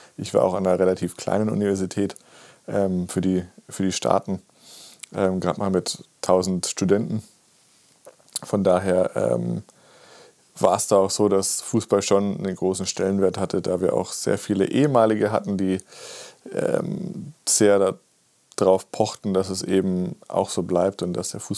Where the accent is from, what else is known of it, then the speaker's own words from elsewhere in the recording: Germany; moved away as an adult; also born or lived in United States; habe in meiner Jugend in Deutschland gespielt und bin dann nach meinem Abitur eben ins Ausland, in die USA und habe da studiert